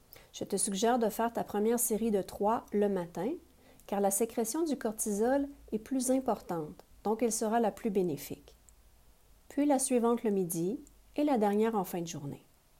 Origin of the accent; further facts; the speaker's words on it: Mont-Laurier, Quebec, Canada; Je suis originaire de Mont-Laurier dans les Hautes-Laurentides